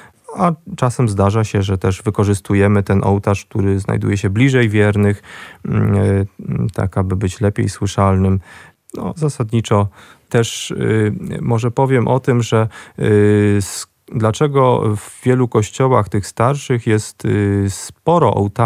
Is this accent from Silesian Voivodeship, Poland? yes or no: no; Nałęczów, Lublin Voivodeship, Poland; Pochodzę z Nałęczowa